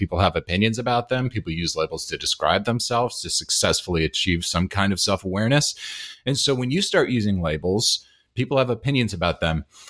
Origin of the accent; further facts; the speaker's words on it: Hyde Park, New York, United States; north of the city, from a town called Hyde Park, New York. Absolutely loved where I'm from. I love my hometown. I love Hyde Park, New York. I miss it so, so much. Dutchess County.